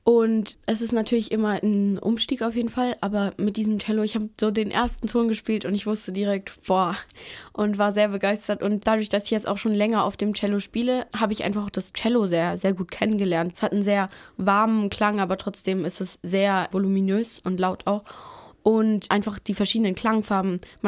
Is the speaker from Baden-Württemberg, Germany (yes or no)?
yes; Karlsruhe, Baden-Württemberg, Germany; Also ich komme ja aus Karlsruhe. Also ich bin hier geboren und auch aufgewachsen.